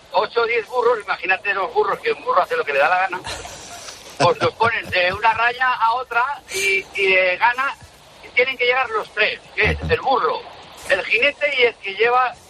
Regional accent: Vilaseca, Catalonia, Spain; Mi pueblo es Vilaseca, aquí en Tarragona.

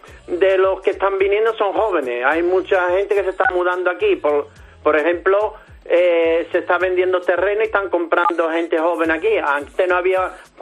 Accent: San Fernando, Andalusia, Spain; De San Fernando, lo mejorcito que hay.

